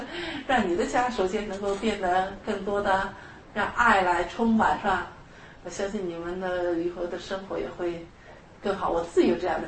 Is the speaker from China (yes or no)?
yes; China; 实际上我们中国人很爱唱的样一首歌